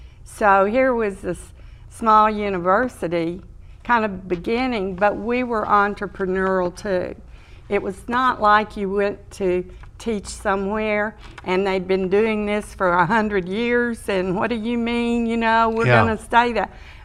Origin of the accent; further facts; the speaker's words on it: Arkansas, United States; No, I'm originally from Arkansas, and I went to Baylor as an undergraduate